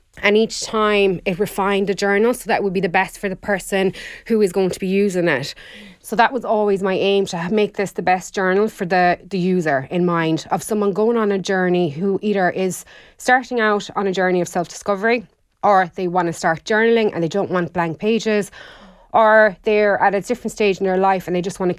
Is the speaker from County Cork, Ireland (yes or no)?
no; Inch Beach, County Kerry, Ireland; also born or lived in Limerick / Boston; I'm from Inchbeach in County Kerry. So I grew up there. My main background is, I guess, I did design in college. I went to art college in Limerick, where I stayed for a good few years.